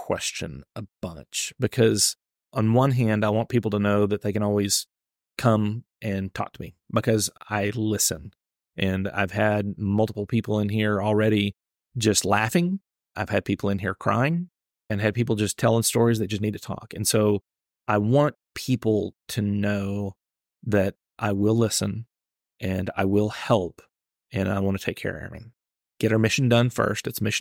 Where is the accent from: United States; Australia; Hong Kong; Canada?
United States; Texas; Because we're from Middle America, you know, Texas.